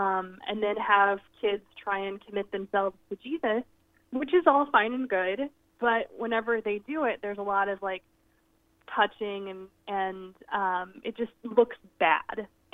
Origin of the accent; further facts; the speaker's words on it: Oklahoma, United States; You know, I'm from Oklahoma, so we're talking about right-wing religious Southern Baptist Central.